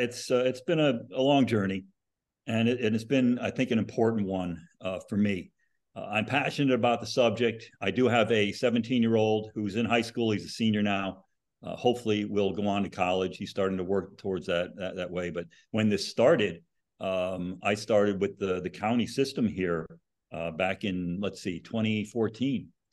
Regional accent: Connecticut, United States; And like I said, I grew up in Connecticut

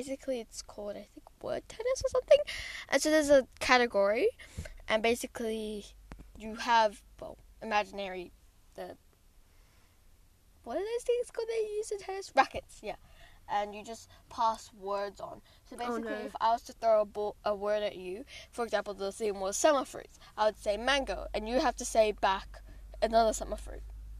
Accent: Australia; So, I'm in between since I'm Aussie.

